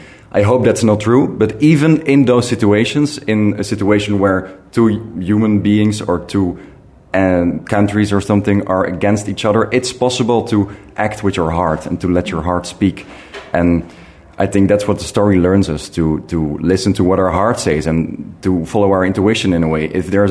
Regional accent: Netherlands; I was raised up in the Netherlands. I'm Belgian because my whole family is Belgian.

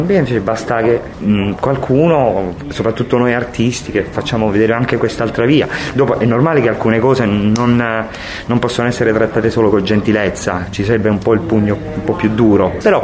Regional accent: Pescara, Abruzzo, Italy; E io sono di Pescara

